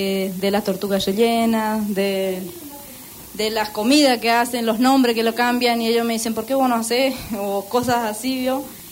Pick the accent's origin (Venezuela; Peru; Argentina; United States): Argentina; Corrientes; now in Entre Ríos, Argentina; nosotros somos de Corrientes y venir acá a Entre Ríos sin saber conocer a nadie, sin saber dónde estamos